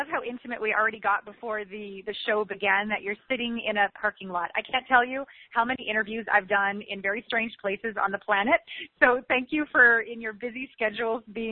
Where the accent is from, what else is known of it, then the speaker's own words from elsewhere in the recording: Canada; moved away as an adult; back in the day when I was 19, I'm from Canada, and I left on my Uncle Phil's 18-wheeler semi-truck for Hollywood.